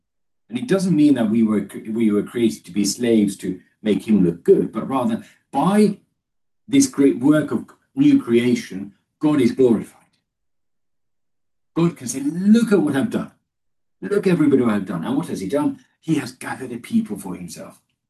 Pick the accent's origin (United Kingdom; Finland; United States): Finland; also born or lived in Kenya; So where I grew up in Finland, and it's still the case often, babies don't get a name at all until they're baptized.